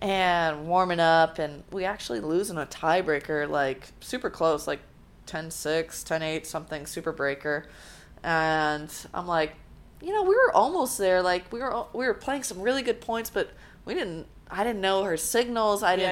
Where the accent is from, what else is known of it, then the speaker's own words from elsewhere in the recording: San Diego, California, United States; We grew up together in San Diego.